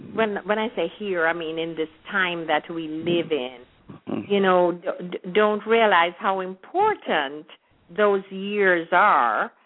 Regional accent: Jamaica; now in United States; during my period of growing up in Jamaica.

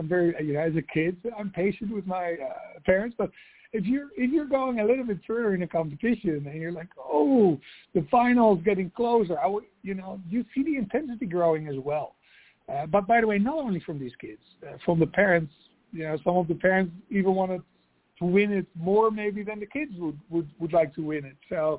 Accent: Netherlands; I come from the Netherlands originally, produced a lot of shows all over the world.

